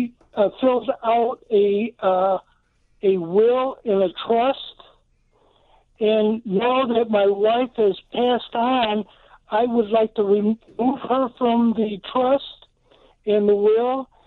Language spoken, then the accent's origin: English; Rockford, Illinois, United States; I'm 82 years old. I'm from Rockford, Illinois.